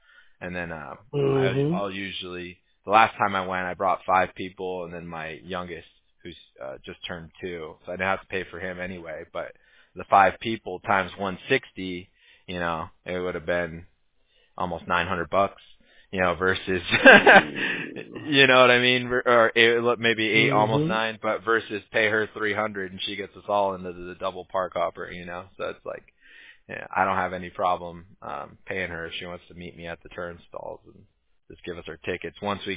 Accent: Huntington Beach, California, United States; now in Costa Mesa, United States; I grew up in Huntington Beach originally in Orange County, but I live in Costa Mesa now off Harbor Boulevard.

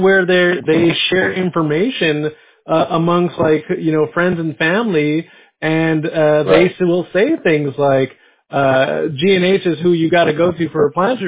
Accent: San Diego, California, United States; When I grew up in San Diego and I drove up to Northern California to go to school

